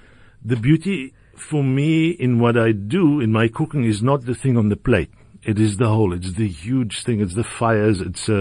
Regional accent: Karoo, South Africa; I'm from South Africa. I'm from the Karoo. It's much drier there.

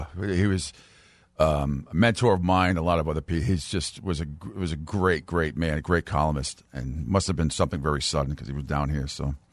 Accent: Boston, Massachusetts, United States; I'm from New England originally, from Boston

